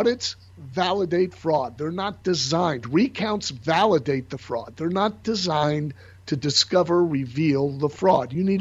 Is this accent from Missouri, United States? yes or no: yes; Kansas City, Missouri, United States; You know, you go back to Kansas City. I'm from Kansas City.